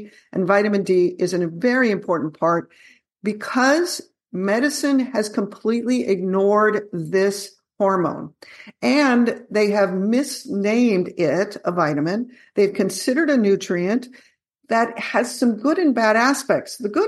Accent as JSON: {"language": "English", "region": "California", "country": "United States", "tie": "born or raised there", "said": "I trained in California originally, or I grew up in California and then did some of my college training there and then trained in Houston at Baylor and then did my neurology residency in Boston. But I now live in Texas"}